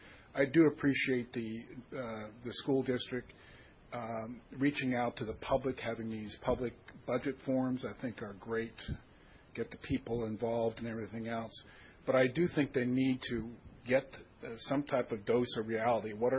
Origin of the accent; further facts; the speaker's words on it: Nikiski, Alaska, United States; I'm from Nikiski